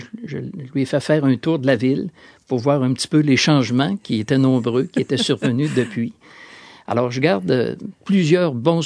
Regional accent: Saint-Romuald, Quebec, Canada; born there; Mon père est natif de Saint-David. Moi, je suis né à Saint-Romuald.

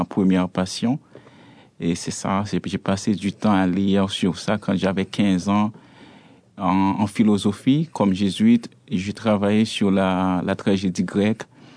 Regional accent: Croix-des-Bouquets, Ouest, Haiti; born there; Oui, je suis né à la Croix-des-Bouquets. Mm-hmm. C'est à l'ouest d'Haïti. C'est environ 30 minutes de la capitale d'Haïti, qui est Port-au-Prince.

